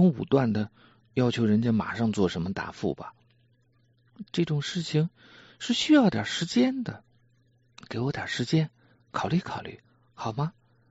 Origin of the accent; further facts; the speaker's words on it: Xi'an, Shaanxi, China; 因为我在西安那个从小长大的徐家湾一带是生产飞机的地方